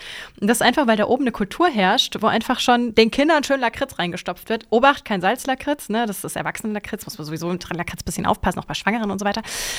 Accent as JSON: {"language": "German", "region": "Bavaria", "country": "Germany", "tie": "born or raised there", "said": "Ich bin ja in Bayern aufgewachsen, da wurde es Bärendreck genannt."}